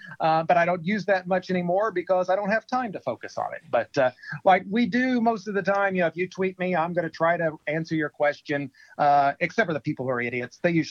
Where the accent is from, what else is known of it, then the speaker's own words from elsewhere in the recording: Missouri, United States; You know, I'm actually from Missouri.